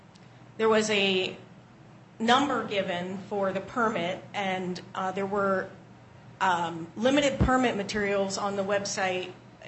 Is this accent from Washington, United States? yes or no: yes; Black Diamond, Washington, United States; I'm from Bellevue, and I grew up on Roberts Drive in Black Diamond.